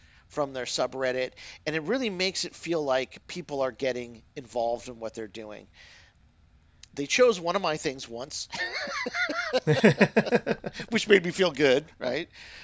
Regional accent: Scotland, United Kingdom; brother in Scott in Scottish, because we're Scottish as well.

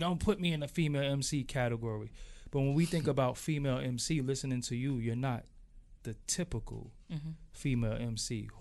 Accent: New York, United States; For one, you know, I'm from New York

